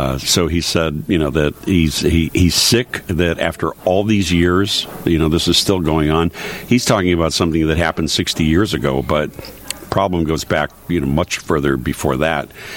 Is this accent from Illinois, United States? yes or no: yes; Chicago, Illinois, United States; I grew up in Chicago. And anyone who grew up in Chicago grew up listening to you